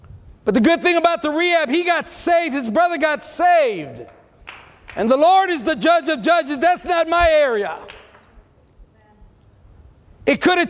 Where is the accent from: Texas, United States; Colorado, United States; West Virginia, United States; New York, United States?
Texas, United States; I'm Texan. I'm brown.